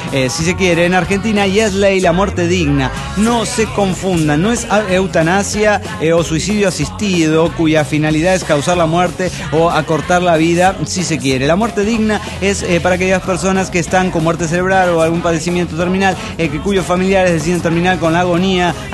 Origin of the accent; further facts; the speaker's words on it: Tapachula, Chiapas, Mexico; de Tapachula.